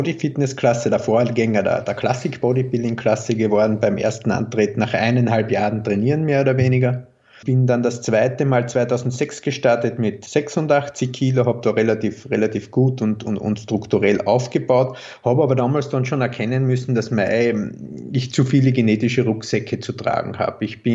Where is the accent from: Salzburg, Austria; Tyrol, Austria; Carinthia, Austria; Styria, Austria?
Carinthia, Austria; accent: mix of Carinthian, Styrian and Viennese; Ich komme ursprünglich aus Kärnten und bin so ein steirischer Grenzgänger. Sprich, es ist ein bisschen ein Mischmasch aus Kärntnerisch, Steirisch und Wienerisch.